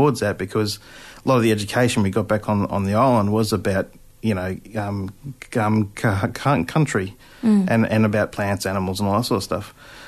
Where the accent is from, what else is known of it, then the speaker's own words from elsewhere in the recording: Toowoomba, Queensland, Australia; Yeah, I did. I had an interesting upbringing in that sense. What I mean by that is that Toowoomba, politely